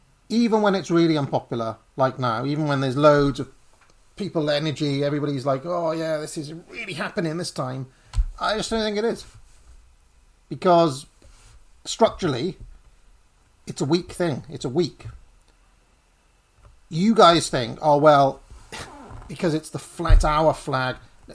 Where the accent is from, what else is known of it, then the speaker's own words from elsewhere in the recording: England, United Kingdom; Because I'm English and this is our flag.